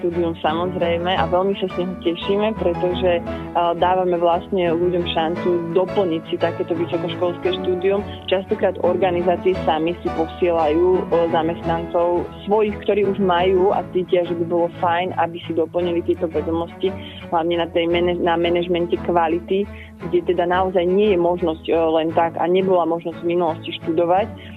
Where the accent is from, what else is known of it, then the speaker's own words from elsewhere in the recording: Banská Bystrica, Banská Bystrica Region, Slovakia; now in Trnava, Slovakia; ja som teda tiež kedysi študovala na vysokej škole v Trnave, som bola prisťahovalec z Banskej Bystrice